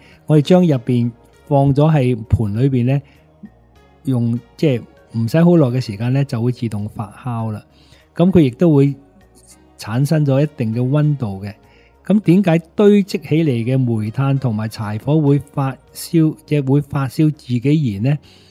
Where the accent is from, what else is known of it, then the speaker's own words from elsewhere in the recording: Hong Kong; 即係我哋香港人可能未有机会遇到啦